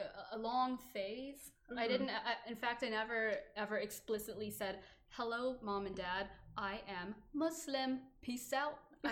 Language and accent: English; China; And I'm from China, actually. I'm adopted.